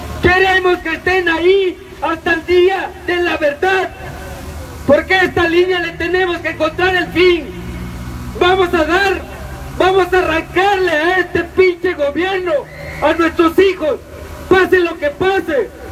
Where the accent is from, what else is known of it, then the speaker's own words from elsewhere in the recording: Mexico; somos mexicanos y no debemos dejar que las cosas sigan pasando